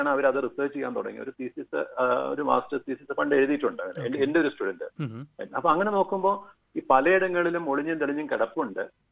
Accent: Kerala, India; അതായത് നമ്മൾ ഒരു മലയാളി എന്ന നിലയ്ക്ക് ഇങ്ങോട്ട് ഒരു വിദേശത്തേക്ക് പോകുമ്പോൾ

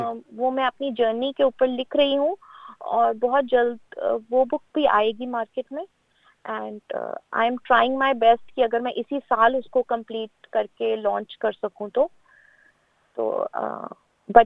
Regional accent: Chandigarh, India; moved away as an adult; now in Australia; देखिए मैं इंडिया में चंडीगढ़ से हूँ और मैं ऑस्ट्रेलिया आई थी अपनी शादी के बाद इस कंट्री में।

